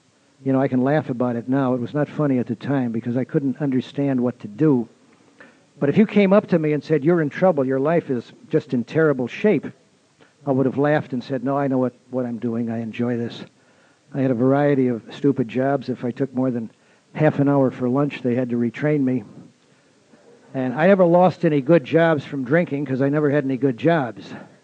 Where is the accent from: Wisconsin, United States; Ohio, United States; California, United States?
Wisconsin, United States; Milwaukee; born there; I was born in Milwaukee.